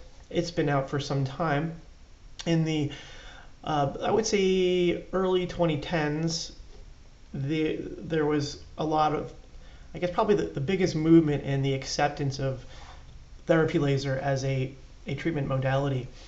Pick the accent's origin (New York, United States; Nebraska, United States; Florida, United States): Florida, United States; Viera; a brand new facility in my hometown of Viera, Florida.